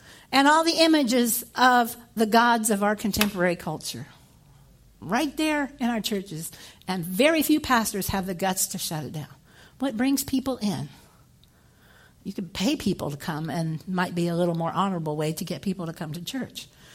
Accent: Midwest, United States; Maybe no, I was raised in the Midwest.

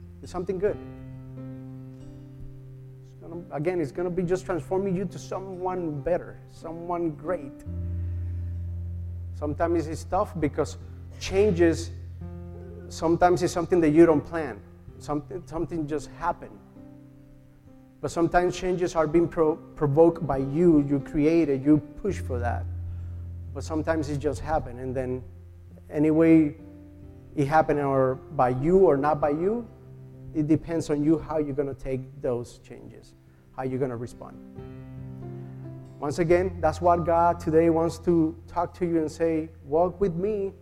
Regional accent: Puerto Rico; English is a second language; moved away; when I was moving from Puerto Rico to here, it's tough. It's transition, so it's changes. So 10 years ago, we have to move over here. It's a new culture, new environment, language. I still struggling, you know that.

